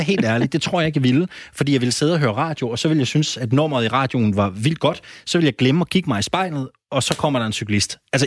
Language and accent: Danish; Jutland, Denmark; da jeg var barn og boede i Jylland, jeg følte mig enormt misforstået i lokalsamfundet.